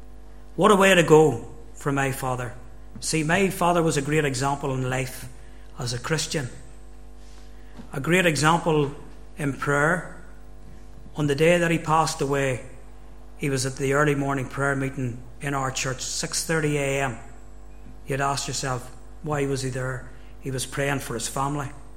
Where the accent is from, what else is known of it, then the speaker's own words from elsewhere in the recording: Northern Ireland, United Kingdom; I was just a young lad that was growing up in the Troubles